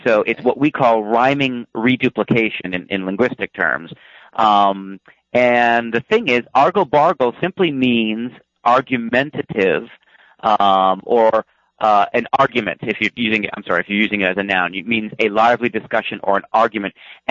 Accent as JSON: {"language": "English", "country": "United States", "accent": "American English", "said": "In other words, you and I have a dialect that would be broadly called American English"}